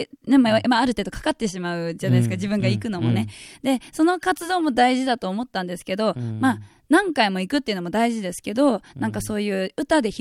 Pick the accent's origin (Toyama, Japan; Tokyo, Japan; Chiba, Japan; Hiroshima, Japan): Hiroshima, Japan; Higashihiroshima; now in Shiga, Japan; 私があの今実家が滋賀なんですが、もともと広島県の東広島市西条町というところで生まれ育ってまして、